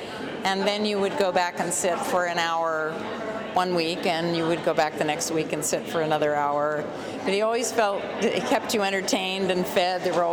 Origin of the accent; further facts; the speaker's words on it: Stockbridge, Massachusetts, United States; I grew up in Stockbridge, Massachusetts, and my father, who was an opera singer, was traveling a good deal